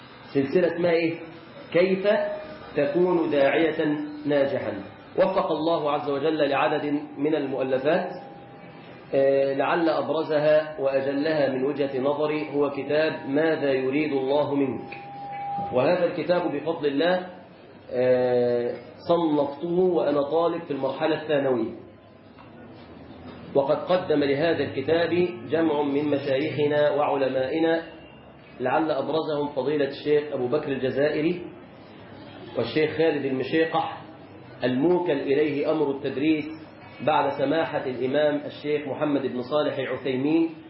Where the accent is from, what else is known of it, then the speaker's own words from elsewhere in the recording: Mansoura, Dakahlia, Egypt; born there; ولدت قبلكم في مدينة المنصورة.